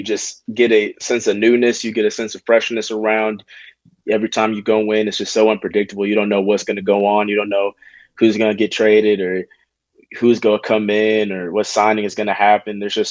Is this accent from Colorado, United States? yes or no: no; Charlotte, North Carolina, United States; also born or lived in Alabama; Alabama's my home state, but I grew up in Charlotte